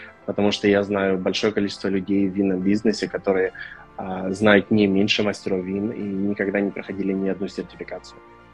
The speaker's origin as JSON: {"language": "Russian", "country": "Ukraine", "said": "Я украинец"}